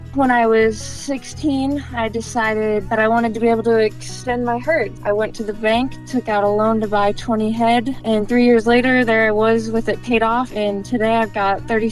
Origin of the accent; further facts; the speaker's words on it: Iowa, United States; So like you said, I'm from Northwest Iowa. I was born and raised on the farm, and I'm actually the fifth generation on my dad's side.